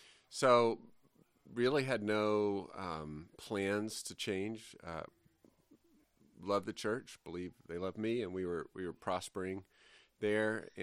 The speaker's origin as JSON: {"language": "English", "region": "Alabama", "country": "United States", "tie": "born or raised there", "said": "Well, I grew up in the South. In Alabama, and ended up going to college in Rhode Island"}